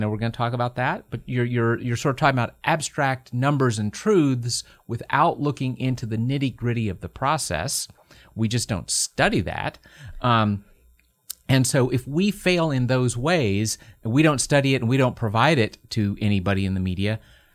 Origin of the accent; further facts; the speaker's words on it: Knoxville, Tennessee, United States; Well, I grew up in Knoxville, Tennessee, but I had Yankee parents.